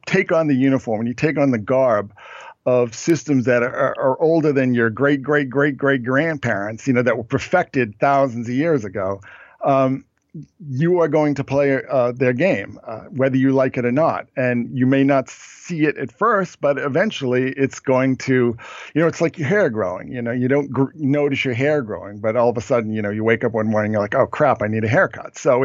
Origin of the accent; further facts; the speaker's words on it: Boston, Massachusetts, United States; I mean, I'm from the Boston area. I grew up in the 70s.